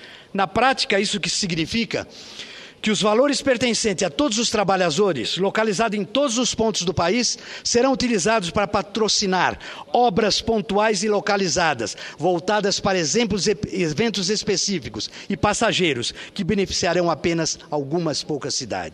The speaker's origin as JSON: {"language": "Portuguese", "town": "Goiânia", "region": "Goiás", "country": "Brazil", "tie": "born or raised there", "said": "Goiânia, por exemplo, a minha terra"}